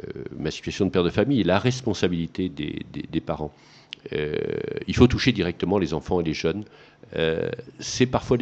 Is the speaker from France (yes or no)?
yes; Provence-Alpes-Côte d'Azur, France; même si ce n'est pas chez nous, dans les Alpes-de-Haute-Provence, même si ce n'est pas chez nous en France